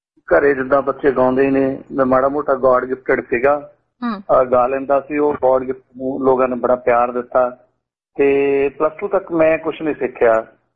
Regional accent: Farwala, Punjab, India; ਉਹ ਸ਼ਹਿਰ ਜਲੰਧਰ ਦੇ ਵਿੱਚ ਇੱਕ ਛੋਟਾ ਜਿਹਾ ਕਸਬਾ ਹੈ ਜੀ ਨੂਰ ਮਹਿਲ, ਉਥੋਂ ਦੇ ਬਿਲਕੁਲ ਨਾਲ ਹੈ ਜੀ ਮੇਰਾ ਪਿੰਡ ਫਰਵਾਲਾ

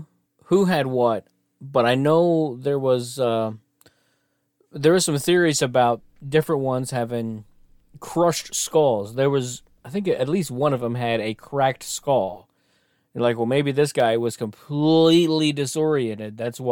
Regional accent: United States; Man, I'm very American. Sorry.

